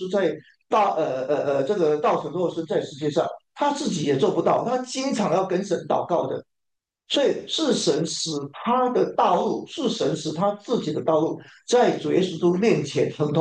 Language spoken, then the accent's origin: Chinese; China; 犹太一样吧，跟我们中国人一样吧。